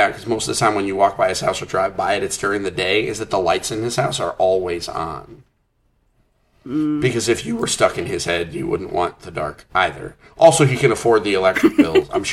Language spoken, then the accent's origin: English; Bangor, Maine, United States; born there; I was born in Bangor, Maine.